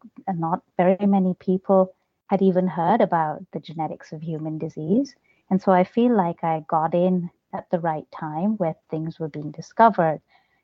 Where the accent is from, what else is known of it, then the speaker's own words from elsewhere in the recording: New Delhi, Delhi, India; also born or lived in Jamaica; for a little while, I also grew up in the Caribbean island of Jamaica, and then went back to India and grew up in India in the capital, New Delhi, had a typical childhood.